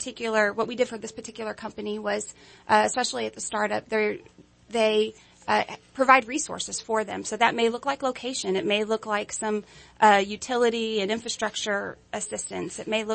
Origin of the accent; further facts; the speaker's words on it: Jackson, Tennessee, United States; I came all the way from Jackson, Tennessee. That's Tennessee, not Mississippi. Many people think that's Mississippi, but there actually is a Jackson, Tennessee. It's right outside of Memphis, about an hour between Memphis and Nashville.